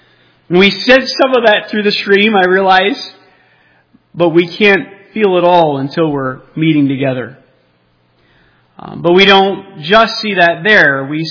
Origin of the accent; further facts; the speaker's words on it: New Jersey, United States; I remember as a child, we grew up in the Jersey Shore area.